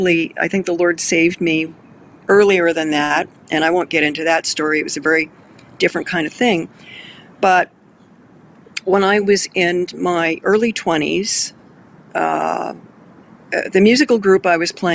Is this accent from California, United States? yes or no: yes; Huntington Beach, California, United States; I grew up in Huntington Beach, and I was born in the mid-50s, so I was too young to know a lot of stuff.